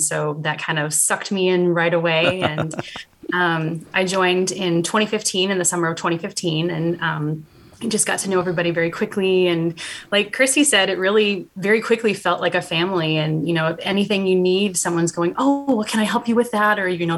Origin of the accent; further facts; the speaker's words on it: Illinois, United States; now in Indiana, United States; Well, I'm originally not from Indiana. I grew up in central Illinois, so kind of around the Champaign-Urbana area.